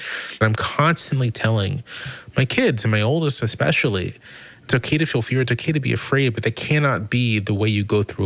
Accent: Virginia, United States; I grew up in Virginia. I was born in the South. My family is from the American South.

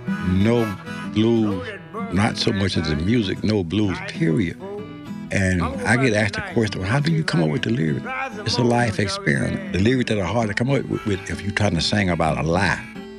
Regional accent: Bentonia, Mississippi, United States; Yep. I grew up in a house of 14, 16 with my mom and dad.

